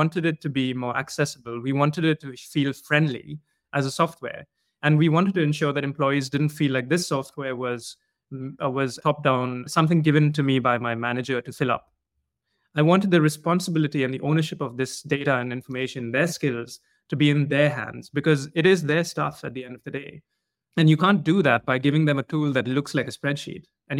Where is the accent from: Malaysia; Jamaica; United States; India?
India; so I'm from India, and growing up over there